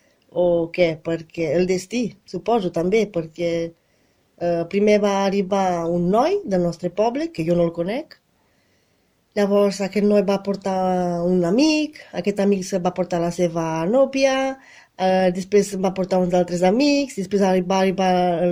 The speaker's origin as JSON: {"language": "Catalan", "region": "Bistrița-Năsăud", "country": "Romania", "tie": "born there", "second_language": "Catalan", "said": "vaig néixer a Romania l'any 1979, o sigui que ara tinc 39 anys. I en una regió que és al nord de Romania, que és al nord del Transilvània, també pertany al Transilvània, que es diu Bistrița-Năsăud, la meva regió on vaig néixer."}